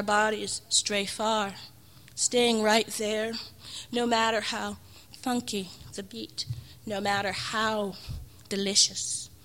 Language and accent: English; Bronx, New York, United States; also born or lived in London, United Kingdom; I was born in London, but I grew up basically in the Bronx.